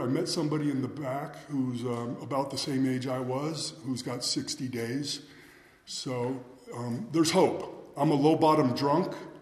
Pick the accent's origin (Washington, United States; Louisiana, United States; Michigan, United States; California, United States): California, United States; Thousand Oaks; I was born in the Valley. I grew up in Thousand Oaks. I'm not sure you guys know where that is out there.